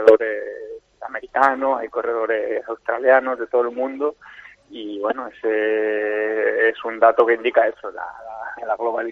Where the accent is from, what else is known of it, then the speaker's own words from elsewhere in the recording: Spain; Este año somos solo 13 españoles